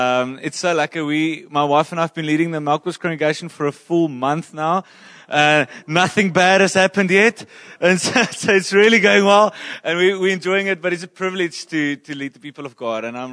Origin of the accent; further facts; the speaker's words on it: Bloemfontein, Free State, South Africa; originally I am from Bloemfontein, yes.